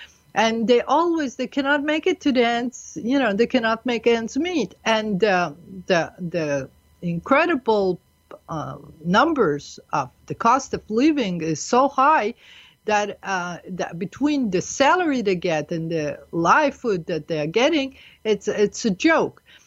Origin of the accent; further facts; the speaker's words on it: United States; and I come from America, and we have there another state of mind